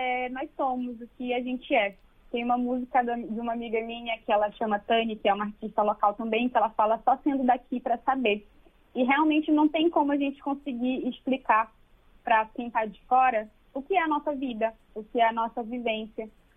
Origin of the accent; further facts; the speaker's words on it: Amazon, Brazil; Da gente parar e pensar, poxa, eu sou amazônida.